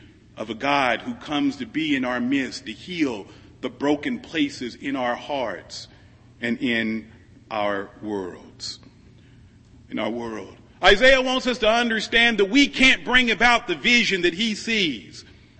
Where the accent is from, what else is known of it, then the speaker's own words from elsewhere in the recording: Missouri, United States; Now, I'm from Missouri, the Bible Belt. When I was growing up, repentance meant certain things.